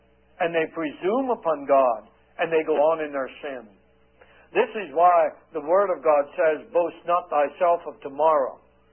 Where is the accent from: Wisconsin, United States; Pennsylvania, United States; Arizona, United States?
Pennsylvania, United States; Lebanon; And there were people from my hometown in Lebanon, Pennsylvania, who were in the audience.